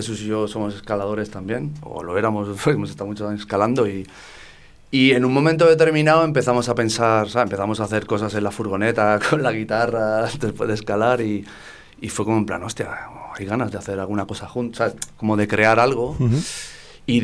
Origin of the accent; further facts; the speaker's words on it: Málaga, Andalusia, Spain; moved away as an adult; now in Vitoria-Gasteiz, Spain; yo no soy de Gasteiz, soy malagueño, pero me vine a vivir aquí hace como 13 o 14 años.